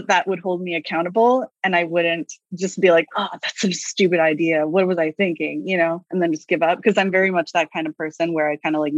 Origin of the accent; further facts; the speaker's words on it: Honolulu, Hawaii, United States; I grew up in Honolulu, so I don't know. It's a bit of a small town vibe over there.